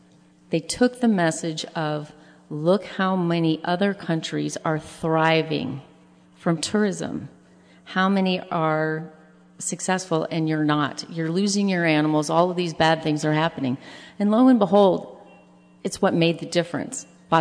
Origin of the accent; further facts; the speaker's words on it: Las Vegas, Nevada, United States; now in Texas, United States; And I grew up in Las Vegas. All my family's from Texas. So now I get the great pleasure of living in Texas again.